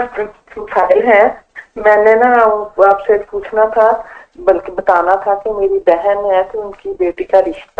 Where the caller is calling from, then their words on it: Norway; میں جی یہاں ناروے سے بات کر رہی ہوں.